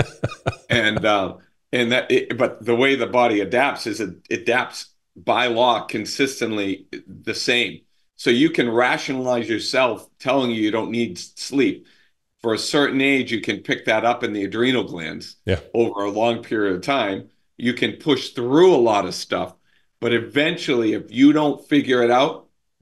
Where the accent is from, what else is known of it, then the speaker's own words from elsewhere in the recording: Boston, Massachusetts, United States; I'm Italian from Boston.